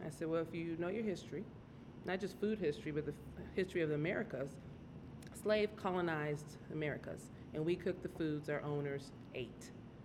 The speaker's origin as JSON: {"language": "English", "region": "Michigan", "country": "United States", "tie": "born there", "also_born_or_lived": "New York / Florida / Oklahoma / Mississippi", "said": "So I was born in the Midwest in Michigan. I lived there in New York. Florida, went to college in Oklahoma, but family has always been the Delta, Mississippi."}